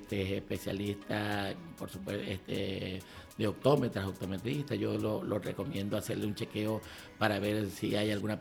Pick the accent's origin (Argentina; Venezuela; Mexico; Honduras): Venezuela; moved away as an adult; now in Dominican Republic; Yo me vine para acá también, a República Dominicana, soy venezolano. Nos vinimos para acá